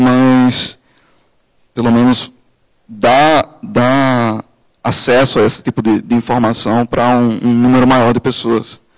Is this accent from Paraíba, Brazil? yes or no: yes; Paraíba, Brazil; Eu vim de um pouquinho mais longe que o Nitai, eu vim da Paraíba, só que eu morei aqui por um ano, então já estou meio acostumado com o frio.